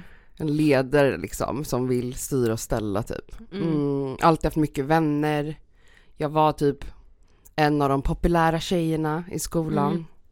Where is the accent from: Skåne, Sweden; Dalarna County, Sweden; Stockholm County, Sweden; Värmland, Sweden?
Stockholm County, Sweden; Stockholm; Jag är uppväxt i Stockholm.